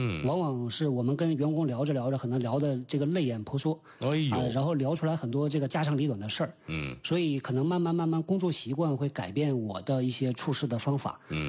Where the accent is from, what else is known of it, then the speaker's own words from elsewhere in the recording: Northeast China, China; 我的母校呢是东北师范大学，在长春，在吉林省。所以我也是个东北人